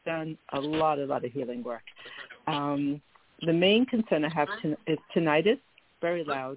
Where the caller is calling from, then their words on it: New York, United States; from New York.